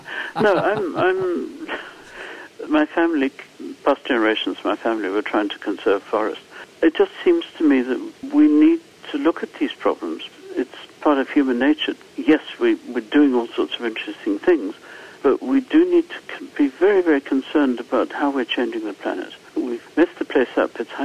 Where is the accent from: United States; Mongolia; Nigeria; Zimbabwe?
Zimbabwe; Harare; For example, in my hometown in Harare in Zimbabwe, there's a landfill there that's quite frequently on fire